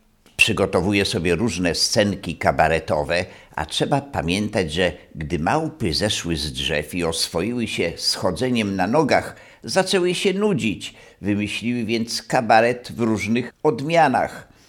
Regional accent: Wrocław, Lower Silesian Voivodeship, Poland; jestem rodowitym wrocławianinem.

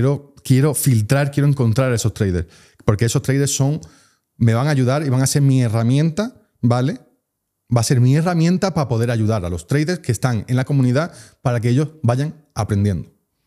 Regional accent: Spain; yo soy español y yo quiero que los hispanohablantes tengamos una comunidad real

